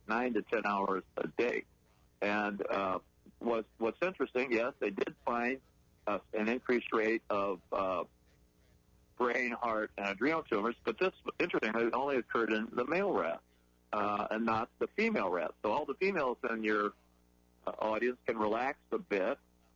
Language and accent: English; Belleville, Illinois, United States; I'm from Belleville, Illinois.